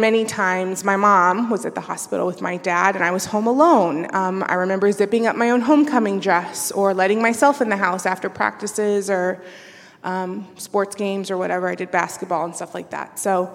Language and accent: English; Houston, Texas, United States; I grew up in Houston, Texas, so I'm a Texan. Hey, you're from that country too? Cool. Grew up in Houston. Really beautiful upbringing.